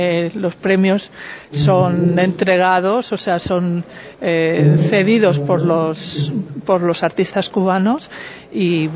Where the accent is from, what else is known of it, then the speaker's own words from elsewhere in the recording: Spain; Para mí, como española, es algo también muy especial.